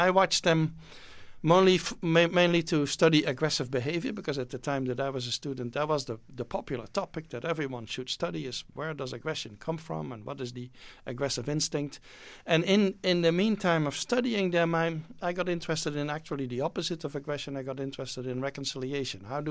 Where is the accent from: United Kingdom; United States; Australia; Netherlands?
Netherlands; Well, I'm from the Netherlands.